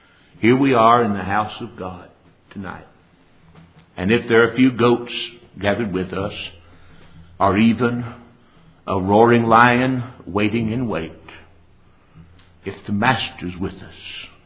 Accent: the South, United States; I grew up in the South during the civil rights.

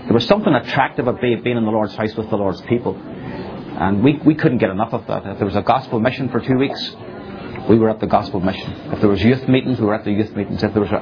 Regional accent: Northern Ireland, United Kingdom; moved away as an adult; now in Greenville, United States; moved to Greenville in September 2009. And that's a long story how I came from Northern Ireland to Greenville

